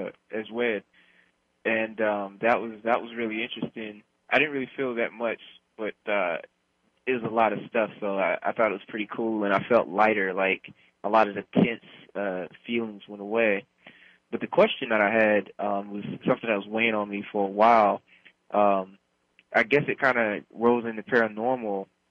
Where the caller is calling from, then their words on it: Washington, United States; Hi, I'm calling from Washington State.